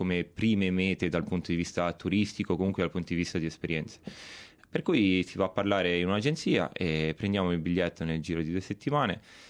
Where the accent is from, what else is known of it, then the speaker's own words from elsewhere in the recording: Cusano Milanino, Lombardy, Italy; now in Australia; Vengo da Milano, Cusano Milanino in particolare. Ho 28 anni